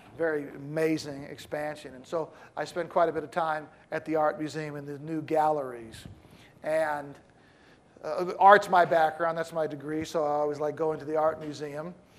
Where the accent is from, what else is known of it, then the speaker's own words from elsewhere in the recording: St. Louis, Missouri, United States; When I was home this summer, I went to my hometown where I was raised in St. Louis.